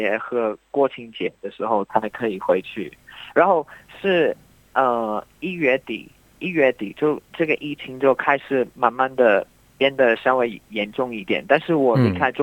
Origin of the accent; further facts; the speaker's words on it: Brisbane, Queensland, Australia; moved away as an adult; now in Guangzhou, China; 我是来自布里斯班，在广州已经9年了。